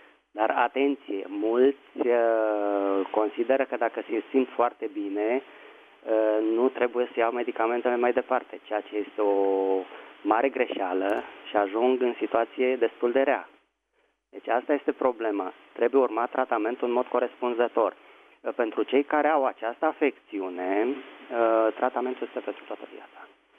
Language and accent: Romanian; Bucharest, Romania; din București.